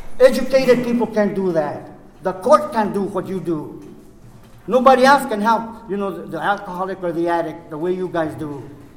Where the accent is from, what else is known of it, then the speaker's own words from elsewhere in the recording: Albuquerque, New Mexico, United States; Where I come from, man, you know, I'm originally from New Mexico, Southwest Albuquerque.